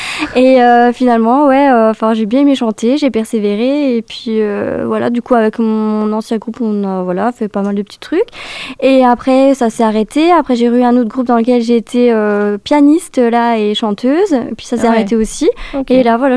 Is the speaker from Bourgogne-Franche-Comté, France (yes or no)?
yes; Belfort, Bourgogne-Franche-Comté, France; Alors, je viens des alentours de Belfort